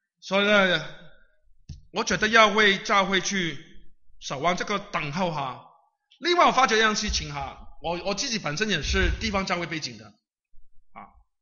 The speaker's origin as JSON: {"language": "Chinese", "region": "Guangdong", "country": "China", "said": "我们广东人讲啊，纸是不爆着火的"}